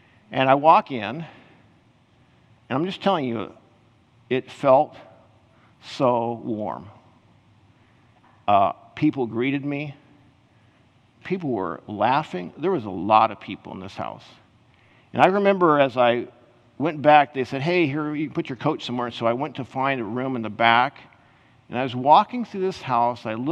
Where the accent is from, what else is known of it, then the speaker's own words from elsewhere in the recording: Kansas, United States; now in Menlo Park, United States; I was brand new from Kansas going to the Bay Area